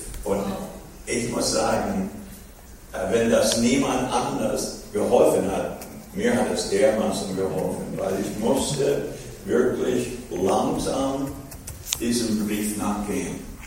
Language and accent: German; United States; German is a second language; now in Germany; bin sogar gar nicht deutschen Abstammung. Ich bin irisch. Ja. Und noch schlimmer, ich bin Amerikaner. Ja. Aber ich bin in diesem Land, weil Gott mich gerufen hat. Ich bin gesandt von Gott nach Deutschland.